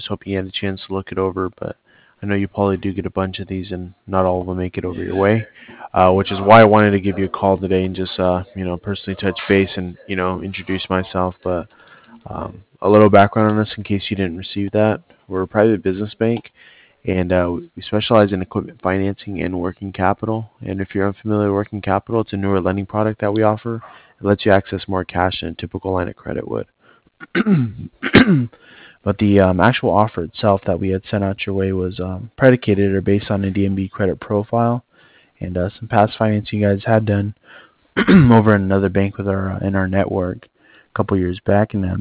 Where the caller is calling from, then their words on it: Cardiff, Wales, United Kingdom; I'm calling over from Cardiff.